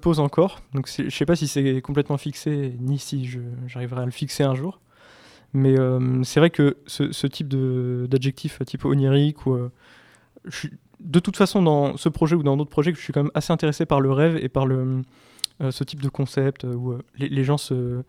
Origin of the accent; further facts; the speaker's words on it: Lille, Hauts-de-France, France; moi, je viens de Lille, donc j'ai un peu l'impression d'être en vacances.